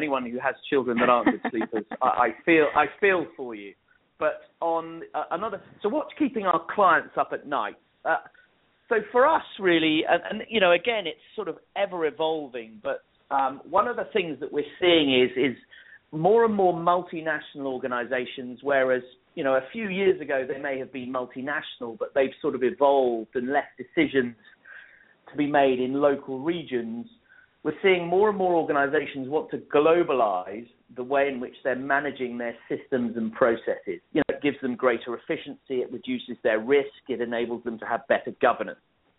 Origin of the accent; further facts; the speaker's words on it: London, United Kingdom; now in United States; I wasn't born in America, so I am English born, raised in London